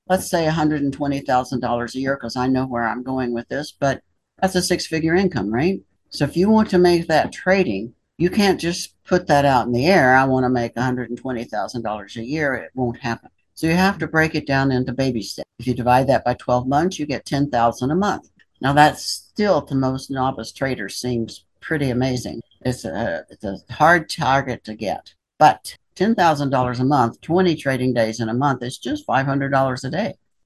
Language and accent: English; Appalachia, United States; I grew up dirt poor in Appalachia, that's enough.